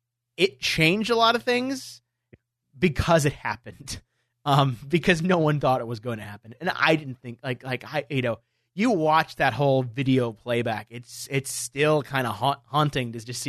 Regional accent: Michigan, United States; Because I was in Detroit, because I grew up in Michigan, goddammit.

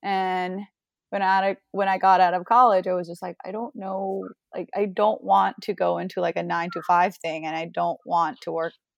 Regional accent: Bangkok, Thailand; You know, like, so it was really fun growing up in Bangkok.

